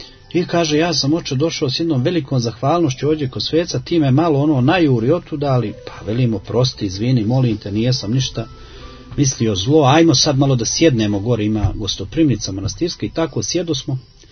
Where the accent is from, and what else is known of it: Montenegro